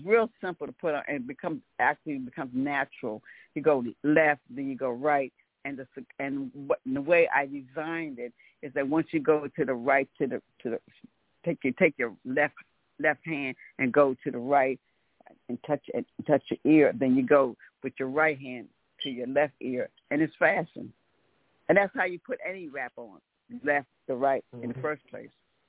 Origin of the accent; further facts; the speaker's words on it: Wilmington, Delaware, United States; I'm from Wilmington, Delaware.